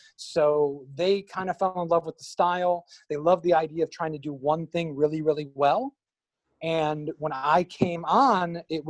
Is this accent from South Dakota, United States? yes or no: no; Detroit, Michigan, United States; I moved down to South Florida from Detroit, Michigan in the early 2000s.